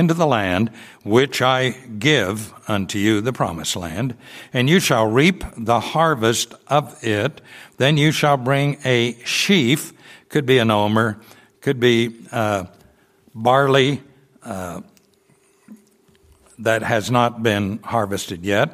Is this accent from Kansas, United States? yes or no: yes; Kansas, United States; born there; I was born in Kansas. I don't mind. It's flat where I was. We did have a few hills.